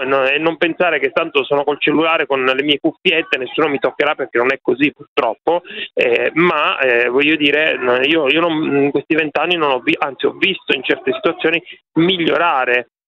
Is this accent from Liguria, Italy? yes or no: no; Catania, Sicily, Italy; moved away as an adult; now in Milan, Italy; Vengo dalla Sicilia, quindi ho vissuto a Catania per i primi circa 30 anni della mia vita, e poi ho passato 20 anni a Milano.